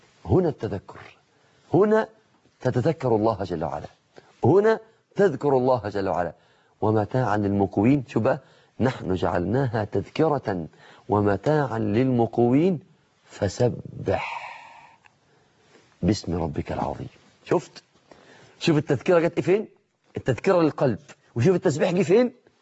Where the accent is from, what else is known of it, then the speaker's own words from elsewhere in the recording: Mansoura, Dakahlia, Egypt; في عندنا في المنصورة حديقة بسيطة قوي